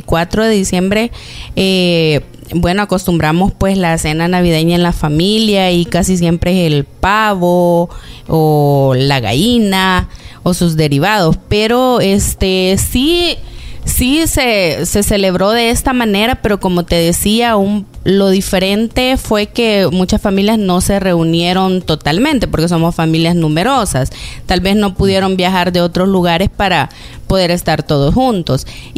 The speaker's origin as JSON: {"language": "Spanish", "town": "Zacatecoluca", "region": "La Paz", "country": "El Salvador", "said": "yo vengo de una ciudad de Zacatecoluca, del departamento de La Paz."}